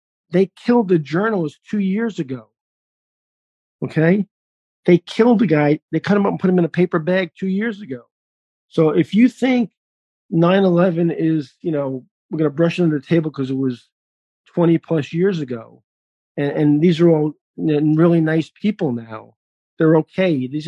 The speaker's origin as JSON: {"language": "English", "region": "New York", "country": "United States", "said": "I had 7 friends in the Twin Towers, okay, and I'm a New Yorker"}